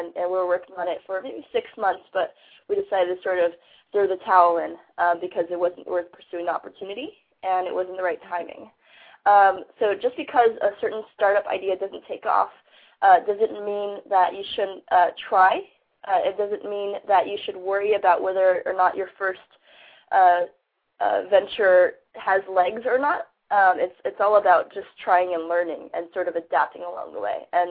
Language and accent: English; California, United States; just growing up in Silicon Valley, having coded a few websites in high school and in college.